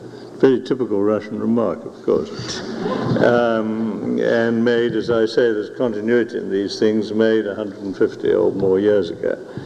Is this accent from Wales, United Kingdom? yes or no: no; Scotland, United Kingdom; I'm not personally, although I'm a loyal Scot, I am not a Scottish separatist.